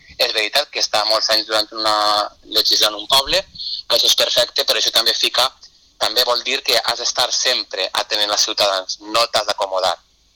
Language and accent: Catalan; Valencian Community, Spain; la música, que és la nostra insígnia com a valencians i com a valencianes